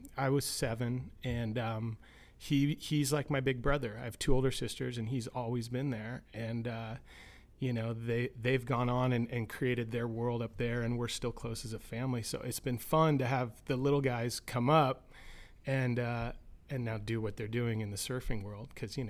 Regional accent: Los Angeles, California, United States; I grew up in Los Angeles, and you know, film was something I was exposed to before surfing, actually

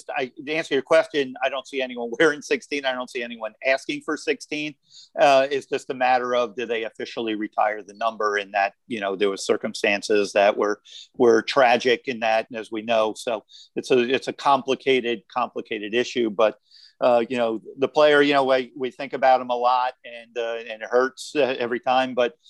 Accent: New York, United States; because I grew up in New York and Tom Terrific was my guy.

